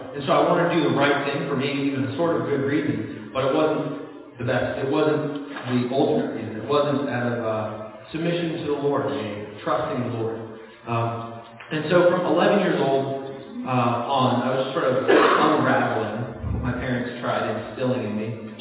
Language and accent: English; Pennsylvania, United States; I grew up in Pennsylvania, and I remember driving to church 20 minutes.